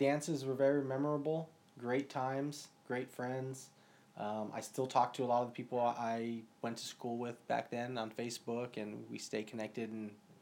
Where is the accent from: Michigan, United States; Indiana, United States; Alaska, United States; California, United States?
California, United States; San Jose; And we were born and raised in San Jose at Alexian Brothers Hospital.